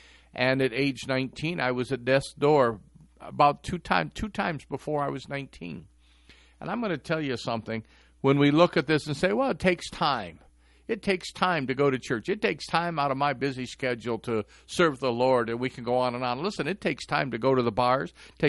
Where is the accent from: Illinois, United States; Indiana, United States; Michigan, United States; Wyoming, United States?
Michigan, United States; Detroit; I didn't grow up in a Christian home. I grew up there in Detroit.